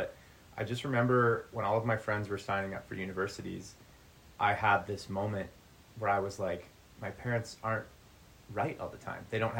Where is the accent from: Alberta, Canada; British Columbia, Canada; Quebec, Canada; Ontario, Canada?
British Columbia, Canada; Vancouver; I grew up in Vancouver